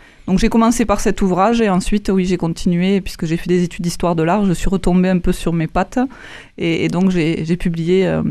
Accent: Toulouse, Occitanie, France; en tant que Toulousaine, c'est sûr que je suis un peu chauvine, on va dire, et j'aime ma ville.

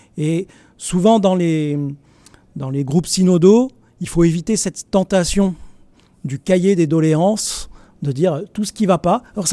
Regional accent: Marseille, Provence-Alpes-Côte d'Azur, France; Je suis de Marseille, alors c'est mes références, j'ai appris ça à l'école primaire.

